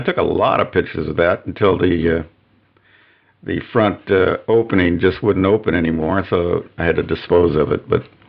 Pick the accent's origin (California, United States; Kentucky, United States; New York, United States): California, United States; Inglewood; also born or lived in Hollywood; yes, born in Hollywood, started my first few years of growing up in Englewood, California.